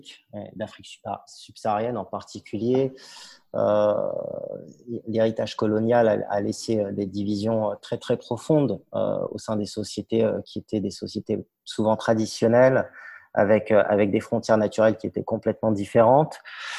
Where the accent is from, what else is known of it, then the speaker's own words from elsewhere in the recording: Île-de-France, France; moved away as an adult; mes parents sont arrivés en tant que réfugiés politiques en région parisienne. J'y ai grandi et puis à l'âge de 20 ans, j'ai pris mon sac à dos et je suis parti à l'aventure, à l'étranger.